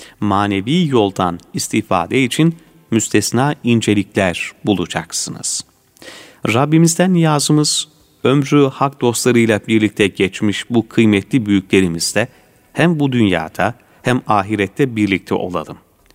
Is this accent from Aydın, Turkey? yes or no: no; Aksaray, Aksaray Province, Turkey; born there; 1936 Aksaray doğumluyum.